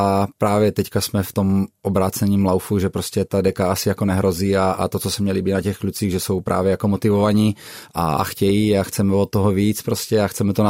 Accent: Brno, South Moravian Region, Czechia; já jsem vyrůstal na sídlišti v Brně

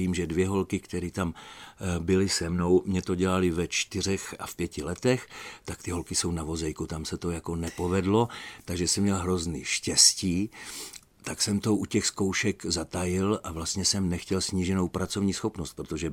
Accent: Kyjov, South Moravian Region, Czechia; Já jsem z Kyjova

